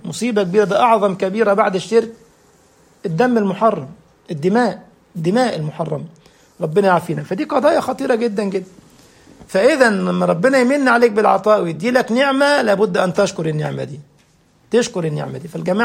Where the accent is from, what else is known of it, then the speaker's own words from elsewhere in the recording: Egypt; في ناس عاملين زي ابو الهول اللي عندنا في مصر. احنا ابو الهول صنم موجود جنب الاهرام ما بيتكلمش.